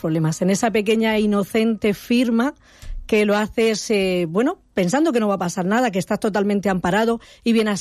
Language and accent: Spanish; Torrevieja, Valencian Community, Spain; Pues somos de Torrevieja.